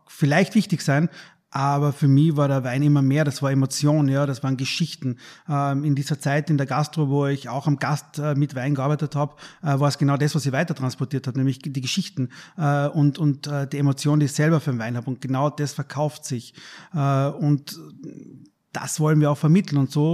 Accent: Carinthia, Austria; Also ursprünglich komme ich aus dem Journalismus, bin in Kärnten aufgewachsen

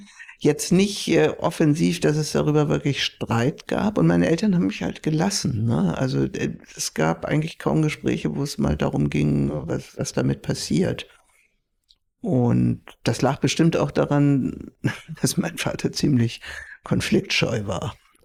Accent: Hamburg, Germany; ich bin aufgewachsen in Hamburg. Genau, und da hatten meine Eltern dann ein Haus gekauft, da war ich, glaube ich, 6 Jahre alt

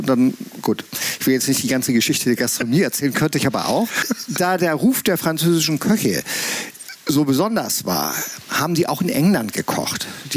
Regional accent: Hamburg, Germany; born there; moved away as an adult; als ich als gebürtiger Hamburger mal nach Schleswig-Holstein zog, in den 80ern

